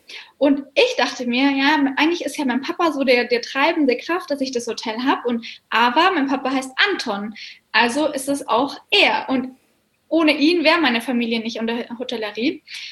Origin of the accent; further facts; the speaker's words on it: Bavaria, Germany; In Deutschland, also bei uns in Bayern sind wir ja gar nicht am Meer.